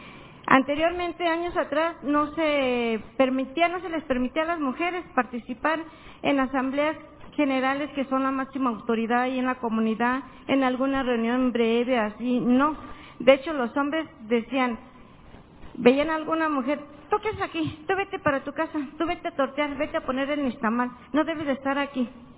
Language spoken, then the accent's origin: Spanish; Michoacán, Mexico; yo vengo de Okumichu, Michoacán. Somos una población indígena, 100% purépecha. Estamos en la meseta purépecha.